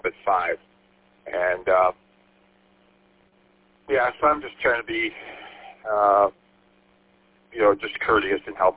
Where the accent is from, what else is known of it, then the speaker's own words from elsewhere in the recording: St. Clair Shores, Michigan, United States; Sean and I live about a half a mile or so from each other, and I grew up in St. Clair Shores, so the city of Warren is, you know, like halfway between where I was and where I am now.